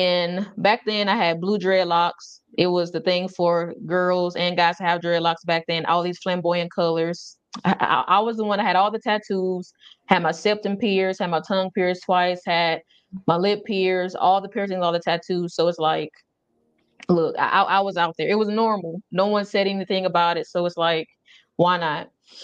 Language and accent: English; St. Louis, Missouri, United States; now in Georgia, United States; I'm originally from St. Louis, Missouri. Now I'm in Georgia. I've been here maybe 4 years